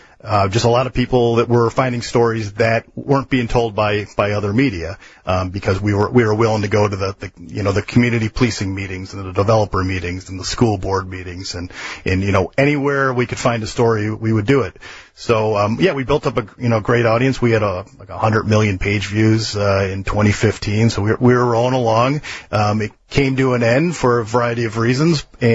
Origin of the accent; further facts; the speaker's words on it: Chicago, Illinois, United States; it was a great hangover cure for a lot of people growing up on the North Shore and the North Side.